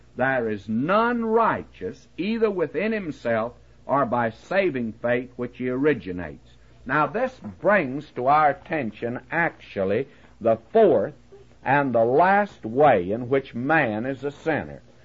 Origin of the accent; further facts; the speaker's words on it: Texas, United States; And I want to say that since I come from Texas, I like that word, corral.